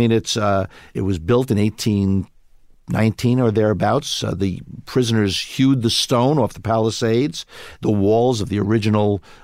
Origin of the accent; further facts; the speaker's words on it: Brooklyn, New York, United States; I grew up in Brooklyn.